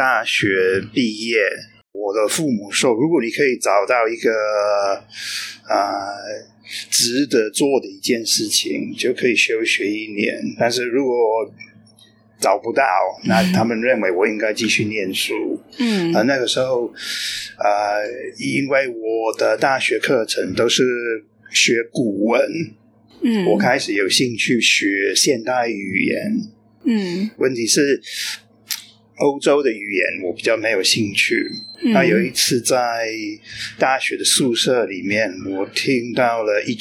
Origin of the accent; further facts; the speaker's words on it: United Kingdom; Chinese is a second language; moved away as an adult; now in Tainan, Taiwan; 我是出生在英国，但是差不多29年前来台湾。我从那个时候起就一直住在台南。